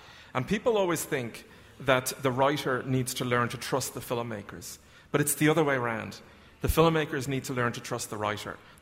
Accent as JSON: {"language": "English", "country": "Ireland", "said": "Most Irish writers, if not all Irish writers, write about Ireland."}